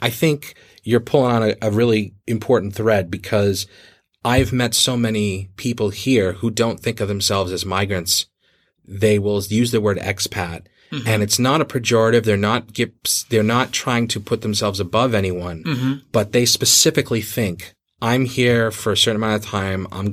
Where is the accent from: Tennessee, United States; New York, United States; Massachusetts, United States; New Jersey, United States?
Massachusetts, United States; Boston; now in Beijing, China; When Chinese people ask me where I'm from, I'll say, well, I'm from Boston, but I'll say, where should Beijing end? I'm a Beijinger.